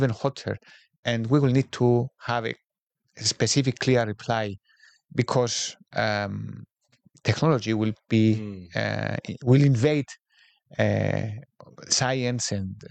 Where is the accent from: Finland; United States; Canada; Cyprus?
Cyprus; Nicosia, Nicosia District; And I'm from Nicosia, which of course you see the signs of the separation